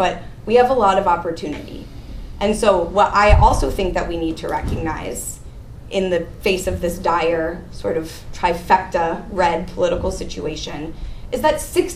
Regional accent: Portland, Oregon, United States; I'm also from Portland. I've lived here my whole life.

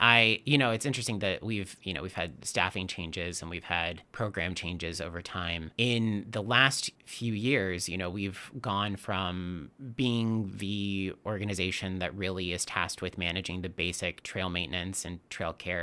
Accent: Texas, United States; also born or lived in Dallas / Austin; now in Portland, United States; And I'm originally from Texas, as I said, and I felt immediately, you know, having kind of grown up in Dallas and Austin specifically, I think I immediately fell in love with Portland.

